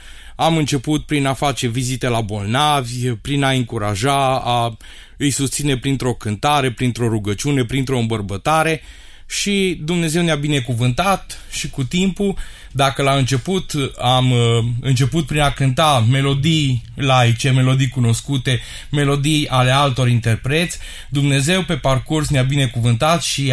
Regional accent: Arad, Arad County, Romania; slujeam într-un colectiv în care eu eram din Arad

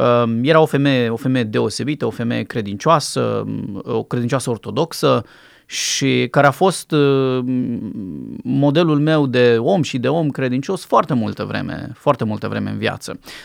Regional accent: Bucharest, Romania; m-am născut în București, am crescut într-o familie de oameni, cum se cade, părinți buni, care ne-au iubit, ne-au îngrijit pe mine și pe fratele meu mai mic, dar n-am avut legătură cu Dumnezeu, cu biserica

